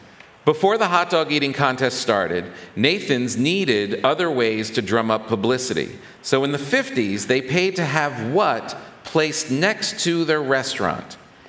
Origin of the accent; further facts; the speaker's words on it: New York, United States; the thing that really strikes me as a New Yorker is the size of everyone's apartments